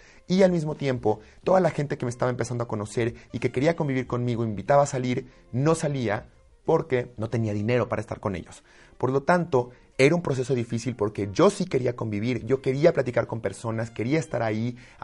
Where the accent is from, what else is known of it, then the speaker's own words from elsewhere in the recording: Mexico; Y uno como mexicano o latino, ¿qué dice?